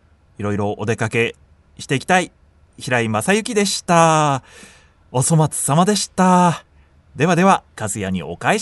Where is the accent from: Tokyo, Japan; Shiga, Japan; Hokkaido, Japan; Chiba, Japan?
Shiga, Japan; 盛り上げていきたいですよね、出身地地元滋賀をね